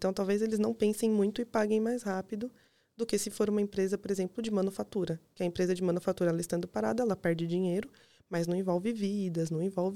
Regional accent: Osasco, São Paulo, Brazil; Em Osasco. Isso, que eu sou de Osasco.

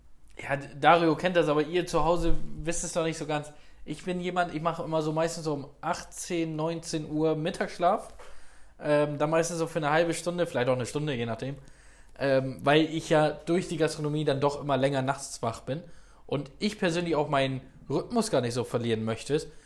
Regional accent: Northern Germany, Germany; Also ich komme ja selbst aus dem Norden

